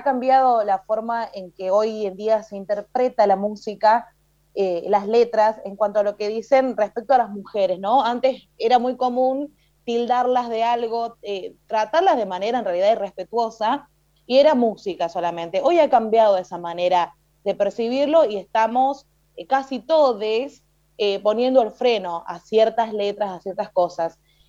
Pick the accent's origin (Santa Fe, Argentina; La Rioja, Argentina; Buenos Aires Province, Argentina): La Rioja, Argentina; Soy de La Rioja